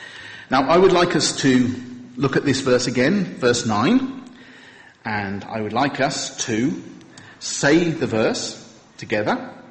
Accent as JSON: {"language": "English", "country": "United Kingdom", "said": "Let's, you know, we're British. Let's not get carried away."}